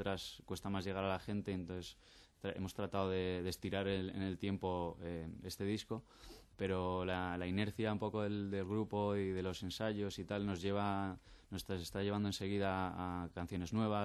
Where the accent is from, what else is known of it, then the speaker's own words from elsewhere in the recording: Madrid, Community of Madrid, Spain; Y bueno, Zola también es de Madrid, es de Villaverde, pero vamos, que somos de Madrid de toda la vida